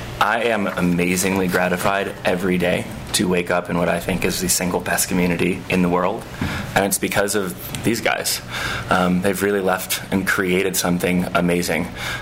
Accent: Chicago, Illinois, United States; I was born and raised in Chicago.

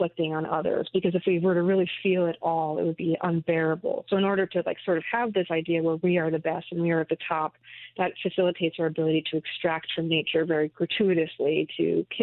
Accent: United States; our culture, as I'm an American, you know, is one of like human exceptionalism, right?

